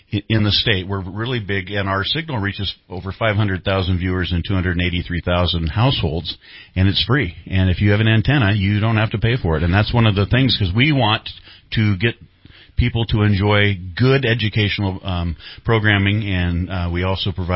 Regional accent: Eureka, California, United States; I was born and raised in Eureka.

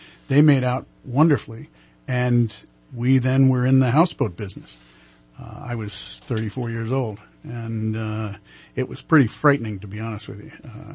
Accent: East Coast, United States; I grew up in the East Coast. I grew up on Long Island Sound.

